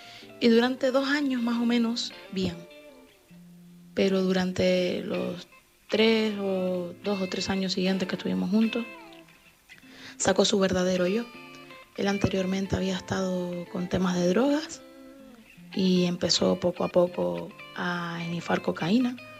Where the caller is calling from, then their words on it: Las Palmas, Canary Islands, Spain; soy de Las Palmas … ahora tengo 38 años